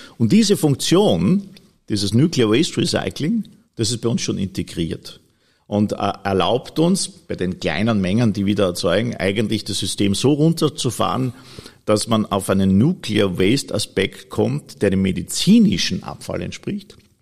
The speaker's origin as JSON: {"language": "German", "country": "Austria", "tie": "born there", "said": "Ja, es ist wirklich für mich als geborener Österreicher natürlich schwer nachzuvollziehen"}